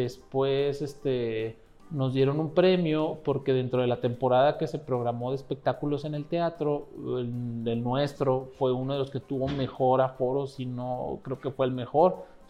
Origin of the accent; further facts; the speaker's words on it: Ciudad Juárez, Chihuahua, Mexico; born there; entre los 18 y los 32 más o menos anduve estudiando fuera, pero yo nací aquí en Ciudad Juárez